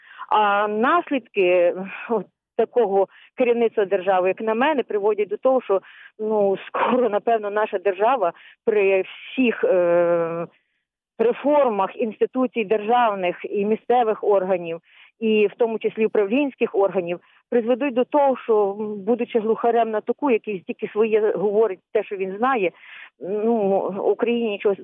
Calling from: Lviv, Lviv Oblast, Ukraine

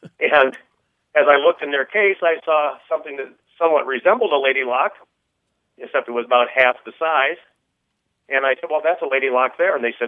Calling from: Council Bluffs, Iowa, United States; I'm calling from Council Bluffs, Iowa.

